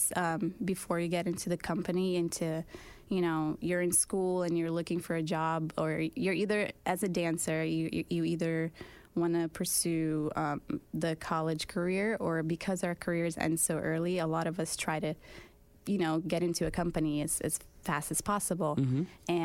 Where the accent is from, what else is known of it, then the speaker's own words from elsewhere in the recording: Brazil; I'm originally from Brazil